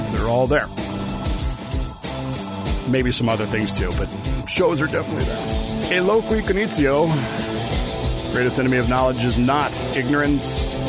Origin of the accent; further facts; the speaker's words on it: Denver, Colorado, United States; It's weird because most of you know I grew up in Denver. I am a huge Broncos fan, but I absolutely despise the Rockies.